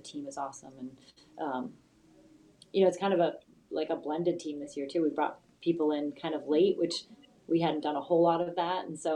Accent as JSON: {"language": "English", "region": "Ohio", "country": "United States", "tie": "born or raised there", "said": "Like, I was raised, I'm from Northeast Ohio. Like, everything was about high school sports and youth sports."}